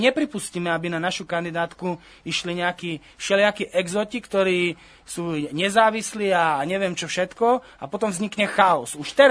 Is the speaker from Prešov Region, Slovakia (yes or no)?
no; Košice, Košice Region, Slovakia; Ja som z Košic, viem riešiť veci, ktoré sú v Košiciach.